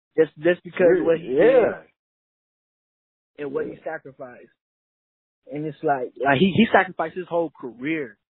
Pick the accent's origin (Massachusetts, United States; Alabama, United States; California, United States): California, United States; San Diego; I'm from San Diego, California. I attend California Polytechnic University of Pomona.